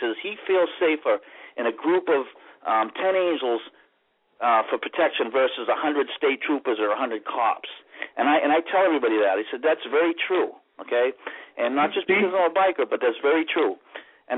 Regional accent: Salem, Massachusetts, United States; I was born and raised in Salem, Mass. My mom was a bartender at a place in Salem called 96 North Street.

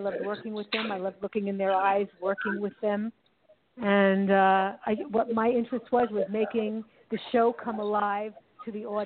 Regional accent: Brooklyn, New York, United States; I mean, I grew up in Brooklyn, New York, in a melting pot, so I had so many ethnicities in my community

